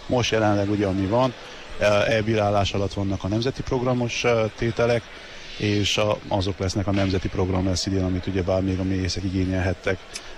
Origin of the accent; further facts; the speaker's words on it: Székely Land, Romania; a magyarországi piac is ezáltal részesülhet azokból a termékekből, amelyeket nálunk otthon Székelyföldön állítanak elő